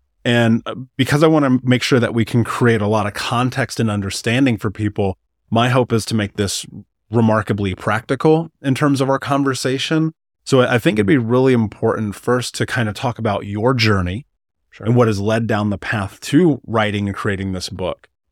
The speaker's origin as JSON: {"language": "English", "country": "United States", "tie": "born or raised there", "said": "Yeah, and I would assume, now I'm obviously not an immigrant. I grew up in the United States"}